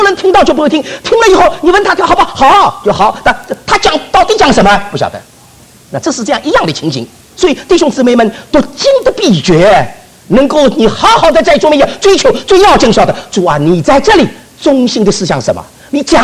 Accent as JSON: {"language": "Chinese", "region": "Shanghai", "country": "China", "said": "这个我们上海人懂得了。"}